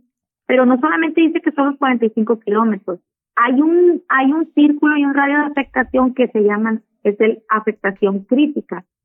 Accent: Sinaloa, Mexico; las comunidades que estamos en la Bahía de Ohuira, somos habitantes o somos ciudadanos de bajo nivel? ¿No somos mexicanos acaso?

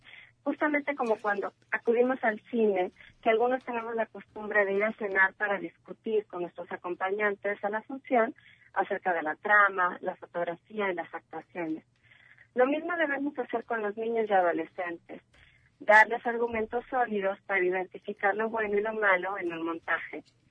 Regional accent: Guadalajara, Jalisco, Mexico; Así somos los tapatíos.

